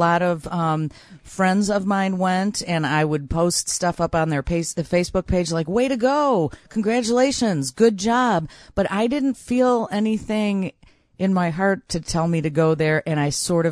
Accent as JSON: {"language": "English", "town": "Brookfield", "region": "Illinois", "country": "United States", "tie": "born or raised there", "said": "We had Brookfield Zoo, and we grew up in Brookfield."}